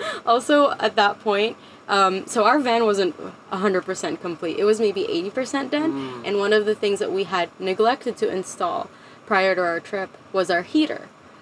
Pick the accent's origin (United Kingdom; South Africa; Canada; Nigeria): Canada; I'm Canadian